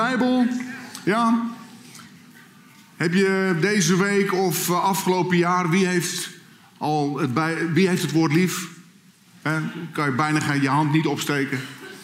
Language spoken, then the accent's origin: Dutch; Katwijk aan Zee, South Holland, Netherlands; Ik kom uit Katwijk aan Zee.